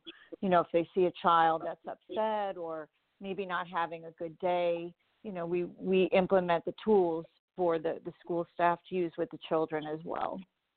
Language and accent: English; Cleveland, Ohio, United States; moved away as an adult; now in South Florida, United States; As you stated, I moved down to South Florida in 2003. I'm originally from Cleveland, Ohio.